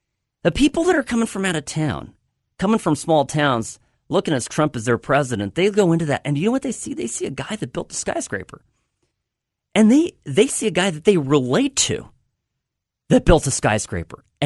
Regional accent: Irvine, California, United States; Here at home in California, where I grew up in Irvine, my mom buys a new car

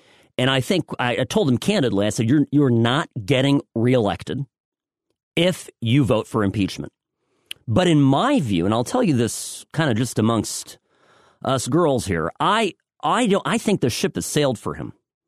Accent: United States; But you know what? I'm an American.

